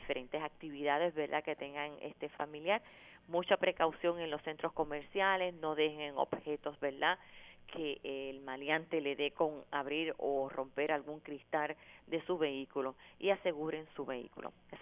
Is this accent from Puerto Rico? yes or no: yes; Hatillo, Puerto Rico; ni donde yo soy de mi pueblo de Atillo, ¿verdad?